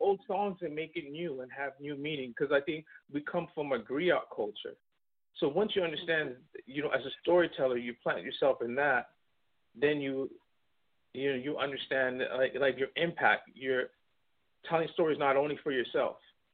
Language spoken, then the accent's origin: English; United States; And of course, you know, I was brought up in the States.